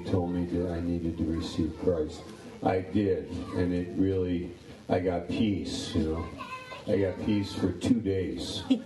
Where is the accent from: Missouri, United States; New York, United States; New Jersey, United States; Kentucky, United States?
New York, United States; So I'm from New York State.